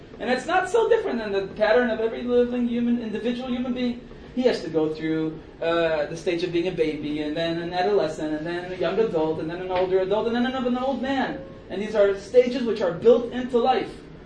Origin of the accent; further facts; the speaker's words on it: Israel; when I was a kid here growing up in Israel